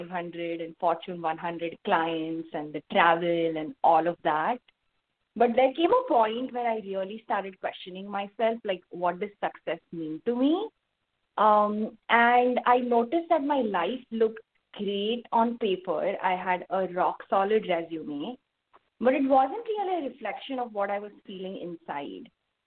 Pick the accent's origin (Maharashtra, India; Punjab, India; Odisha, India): Maharashtra, India; Thane; moved away as an adult; now in United States; So I grew up in Thane, and that's the city close to Mumbai. And I always knew that I wanted to study abroad.